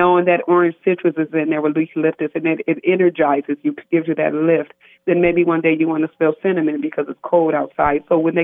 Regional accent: Iowa, United States; Do you know I had never been into a bookstore when I grew up in Iowa, only to the school library, which I fell in love with.

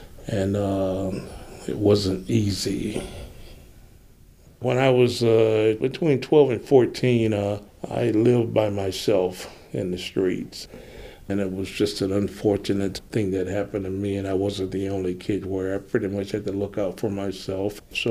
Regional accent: Demopolis, Alabama, United States; I was born in Demopolis, Alabama, May 21st, 1946. Brought into the world by then what they call a midwife. And the family share crop for a guy outside of Demopolis.

